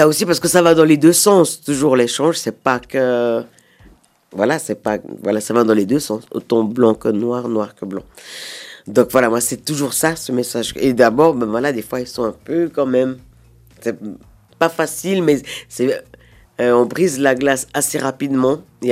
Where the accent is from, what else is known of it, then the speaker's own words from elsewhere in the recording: La Chaux-de-Fonds, Neuchâtel, Switzerland; j'ai des très bons souvenirs de la Chaux-de-Fonds, de mon enfance à la Chaux-de-Fonds.